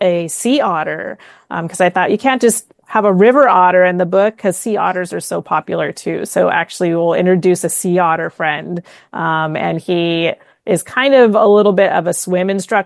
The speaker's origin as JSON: {"language": "English", "region": "California", "country": "United States", "said": "I'm from the San Francisco Bay Area. So I visited our aquarium, and we have a marine mammal sanctuary nearby."}